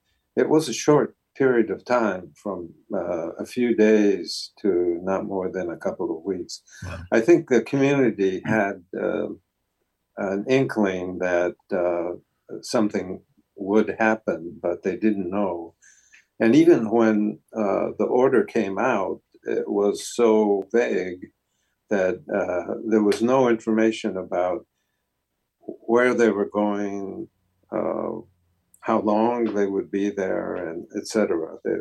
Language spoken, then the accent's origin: English; California, United States; Yes, I was sent, since I grew up in California, my family was sent to Poston, Arizona, and we spent the duration of the war in the concentration camp.